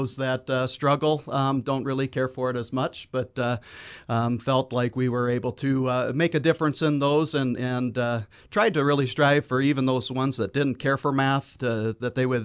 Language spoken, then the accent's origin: English; Pierre, South Dakota, United States; I grew up here in Pierre, graduated from Riggs High back in 1999 and had the opportunity to come back to Pierre in 2006.